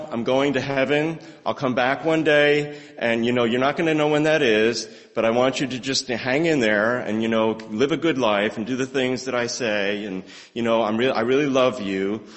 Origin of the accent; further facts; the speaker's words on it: New Jersey, United States; And I grew up in New Jersey, and I can tell you that I'm sad about it